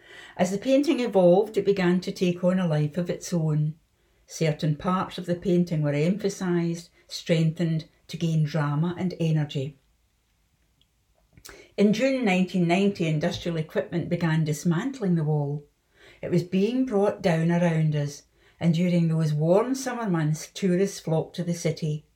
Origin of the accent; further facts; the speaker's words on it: Scotland, United Kingdom; now in Berlin, Germany; I'm a Scottish artist, and I've been living in Berlin since 1985.